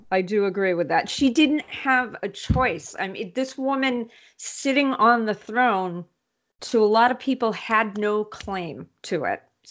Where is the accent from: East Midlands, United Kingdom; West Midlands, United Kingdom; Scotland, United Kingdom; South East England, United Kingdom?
Scotland, United Kingdom; and maybe I'm being sympathetic because I'm Scottish, whatever.